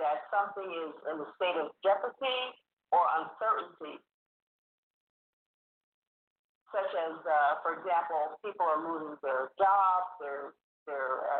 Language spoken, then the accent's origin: English; Red Bank, New Jersey, United States; now in Kuwait; At present, I'm in Kuwait, and I'm originally from Red Bank, New Jersey, in the United States of America.